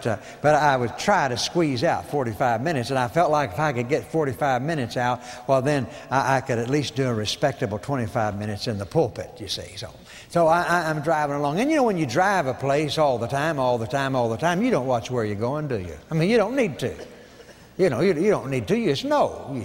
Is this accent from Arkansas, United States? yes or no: yes; Fort Smith, Arkansas, United States; My folks lived, I grew up in Fort Smith, Arkansas, and I was going to Oklahoma Baptist University